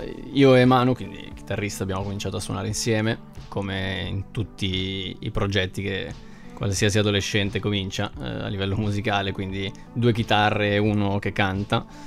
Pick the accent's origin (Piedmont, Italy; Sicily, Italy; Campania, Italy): Piedmont, Italy; Novara; Siamo del Novarese, sì, siamo di Novara.